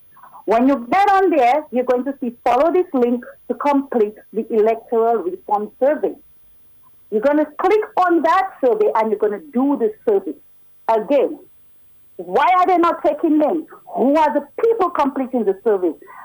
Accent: Portsmouth, Saint John Parish, Dominica; Matt, it hurts me because you know I'm from Portsmouth.

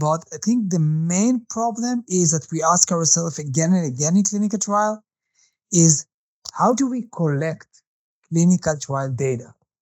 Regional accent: Israel; English is a second language; now in Canada; So I was born in Canada. My family moved to Israel. I moved back to Canada.

